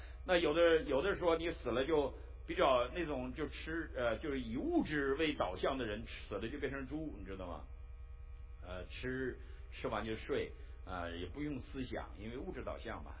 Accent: Northeast China, China; 因为我是东北人

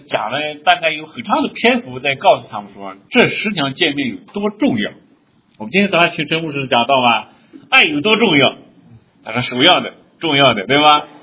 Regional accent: China; 我们中国人大概是海陆空三种通吃，是吧？

